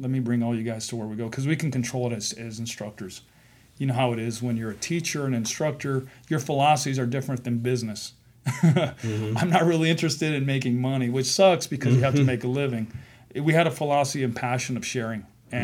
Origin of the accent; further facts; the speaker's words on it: Arizona, United States; And then we came back to Arizona because, you know, I'm from Arizona, so I didn't want to stay in Texas.